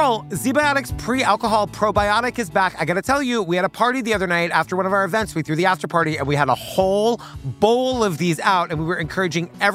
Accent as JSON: {"language": "English", "town": "Cape Cod", "region": "Massachusetts", "country": "United States", "tie": "born or raised there", "said": "Like, growing up in Cape Cod, you know, it's like the arm at the end of the Massachusetts."}